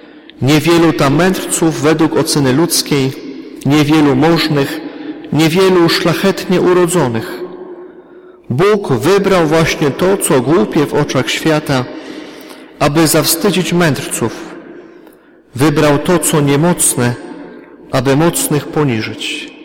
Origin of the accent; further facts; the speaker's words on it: Rybnik, Silesian Voivodeship, Poland; Ja pochodzę z Rybnika, z Wielopola, czyli z tej miejscowości